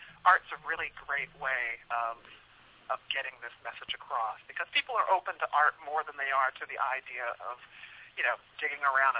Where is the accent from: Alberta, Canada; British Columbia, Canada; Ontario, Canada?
British Columbia, Canada; Vancouver; also born or lived in Oakland; Okay, I grew up in Vancouver. I'm American born. I was born in Oakland, California.